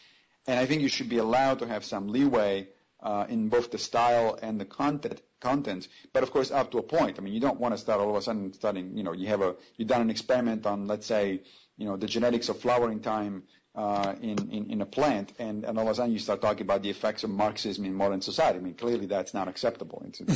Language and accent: English; Italy; moved away as an adult; now in United States; When I was growing up in Europe, in Italy, I never met a creationist.